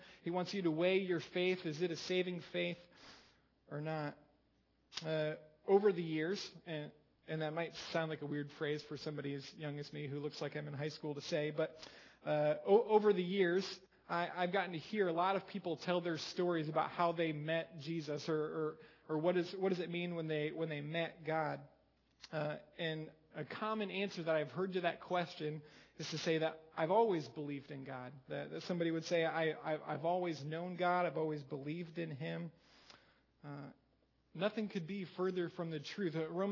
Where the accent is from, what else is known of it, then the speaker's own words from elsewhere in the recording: Iowa, United States; Growing up in Iowa, and I don't know if this really has anything to do with Iowa